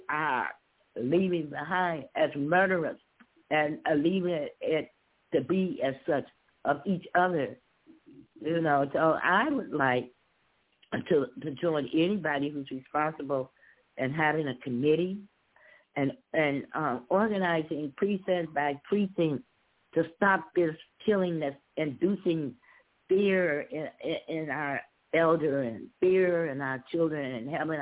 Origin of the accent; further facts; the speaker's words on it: Chicago, Illinois, United States; I was born and raised in Chicago. I did most of my things in Chicago.